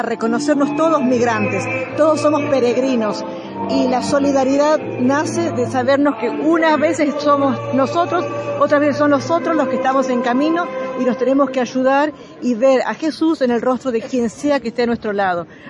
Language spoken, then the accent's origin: Spanish; Argentina; yo vengo de Argentina, de América del Sur, donde hemos experimentado tantas corrientes migratorias